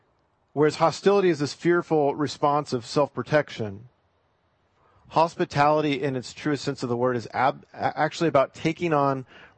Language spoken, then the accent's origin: English; Eugene, Oregon, United States; One of the things that just still fascinates me growing up in Eugene, and I will openly admit I've been a rabid Ducks fan most of my life